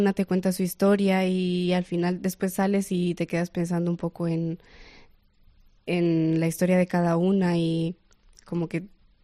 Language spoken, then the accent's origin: Spanish; Cali, Valle del Cauca, Colombia; Yo soy de Colombia.